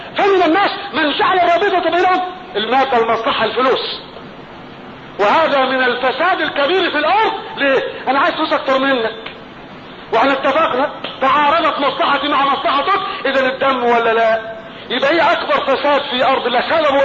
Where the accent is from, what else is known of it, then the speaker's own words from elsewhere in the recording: Egypt; وانا مصري